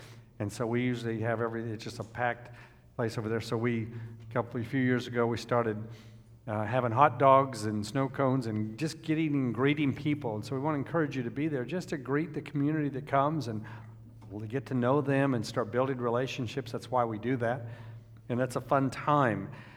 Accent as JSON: {"language": "English", "region": "Texas", "country": "United States", "said": "when I would tell them I was also from Texas, they would immediately go, oh, you are in America, you are free"}